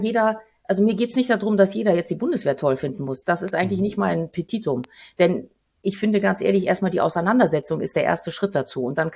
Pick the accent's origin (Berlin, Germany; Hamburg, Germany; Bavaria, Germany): Hamburg, Germany; wenn ich jetzt als Hamburgerin so ein bisschen das Revue passieren lasse, dann sind mir hier 30 Jahre lang nie irgendwo Soldaten begegnet.